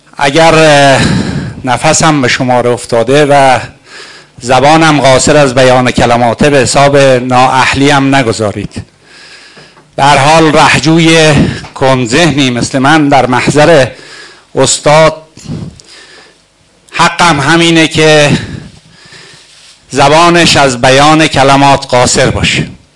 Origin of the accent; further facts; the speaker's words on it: Firuzabad, Fars, Iran; born there; در شهر فیروزآباد که زادگاه من است